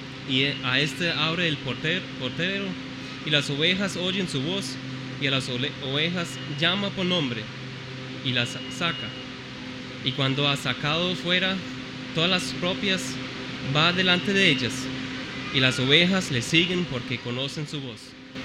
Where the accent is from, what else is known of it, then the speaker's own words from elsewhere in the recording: Germany; En mi país, en Alemania, hay pastores.